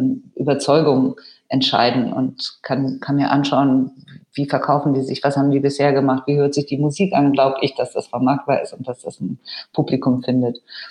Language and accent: German; Bavaria, Germany; ich bin ja so ähnlich aufgewachsen da im Allgäu, wo du irgendwie wirklich kilometerweit fahren musstest, um überhaupt in einen Plattenladen zu kommen